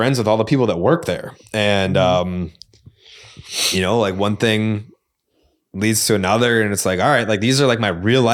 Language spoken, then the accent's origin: English; Massachusetts, United States; accent: Boston; Yeah, like my Boston accent was like very, very, very, very, very